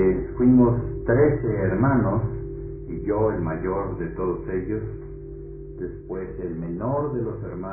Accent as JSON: {"language": "Spanish", "region": "San Luis Potosí", "country": "Mexico", "tie": "born there", "said": "yo nací en San Luis Potosí, la capital de este estado, el 29 de septiembre de 1910."}